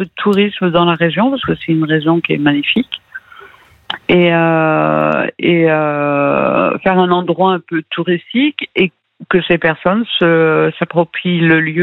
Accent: France; born there; je suis née en France, mon papa il est venu très jeune

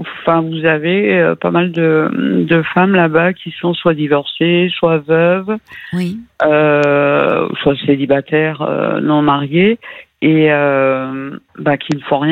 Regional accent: France; born there; je suis née en France, mon papa il est venu très jeune

